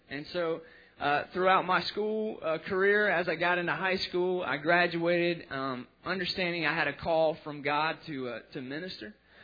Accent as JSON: {"language": "English", "town": "Atlanta", "region": "Georgia", "country": "United States", "tie": "born or raised there", "said": "I'm from Atlanta, Georgia. I was born and raised in Atlanta"}